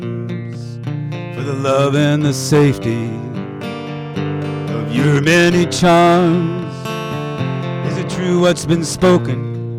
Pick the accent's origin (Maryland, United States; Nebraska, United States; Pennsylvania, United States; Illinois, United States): Maryland, United States; Southern Maryland, about a half hour out of D.C., and right across the river, Potomac River, from Alexandria, Virginia. And it was, you know, tobacco country when I was a kid.